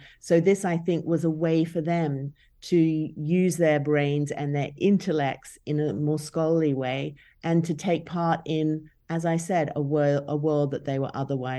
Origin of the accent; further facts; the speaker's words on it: New Zealand; from America, from Australia, where I'm from New Zealand, Canada.